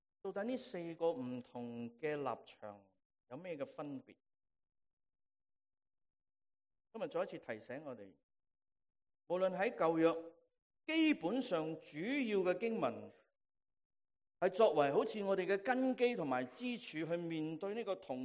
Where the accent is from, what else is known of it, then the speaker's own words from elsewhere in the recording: Hong Kong; 我们来自香港的人，